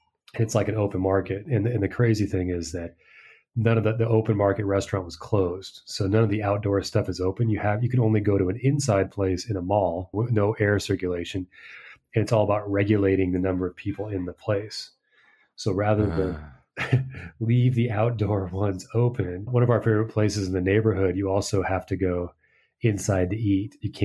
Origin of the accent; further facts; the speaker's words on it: United States; now in Peru; Living abroad and looking at, we're, of course, here in Peru, that's still looking pretty terrible. And as an American, does going back there make sense?